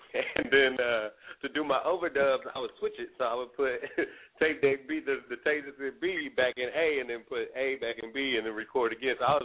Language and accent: English; Midwest, United States; they're from Midwest, so I'm from Midwest